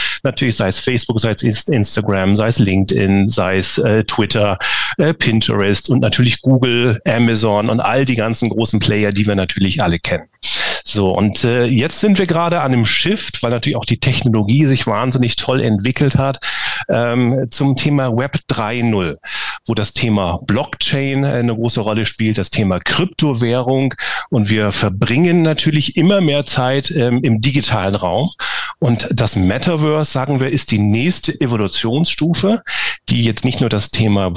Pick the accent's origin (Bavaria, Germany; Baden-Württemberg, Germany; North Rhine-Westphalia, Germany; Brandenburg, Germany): Bavaria, Germany; Munich; Ich bin aus München